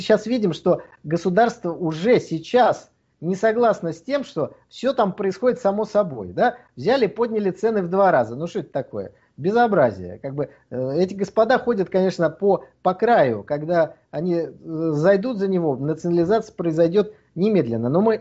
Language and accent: Russian; Saint Petersburg, Russia; слетать из Москвы в Петербург, тогдашний Ленинград, да, мой родной город